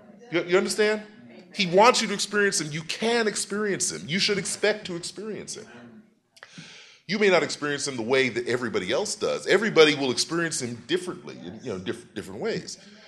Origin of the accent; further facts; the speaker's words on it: New York City, New York, United States; I'm from New York City.